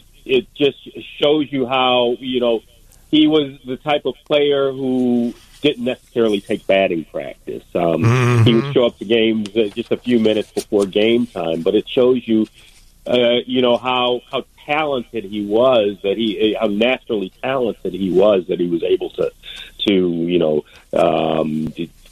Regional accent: Chicago, Illinois, United States; First of all, I grew up on the South Side and went to school probably three blocks from Sox Park

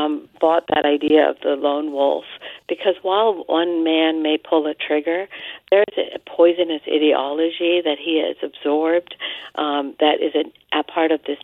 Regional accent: West Virginia, United States; I didn't miss this story because I'm from West Virginia, remember, and I've been here this past week

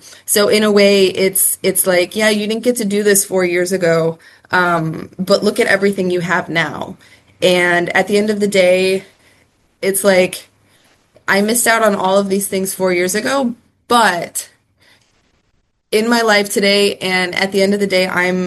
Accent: Chicago, Illinois, United States; because I grew up in Chicago and Nationals are in St. Louis, it's only about a 5-hour drive

